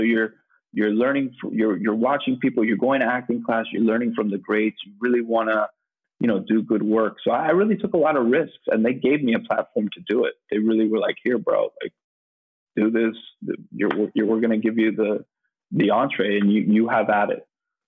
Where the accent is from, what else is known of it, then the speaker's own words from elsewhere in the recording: Miami, Florida, United States; I didn't know. I came from Miami. What did I know?